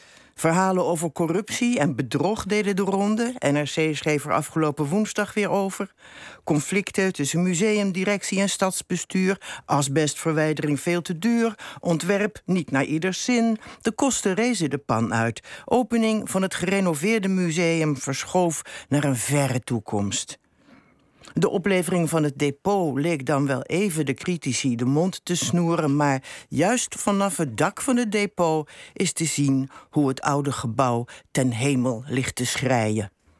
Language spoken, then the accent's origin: Dutch; Rotterdam, South Holland, Netherlands; born there; Vorige week was ik weer eens in Rotterdam, mijn geboortestad zoals u weet.